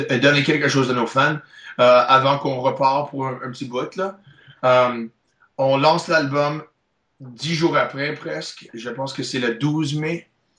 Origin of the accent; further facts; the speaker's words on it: Montreal, Quebec, Canada; je suis Montréalais. C'est une partie de ma culture. Et je suis tellement une partie de cette culture ici au Québec aussi.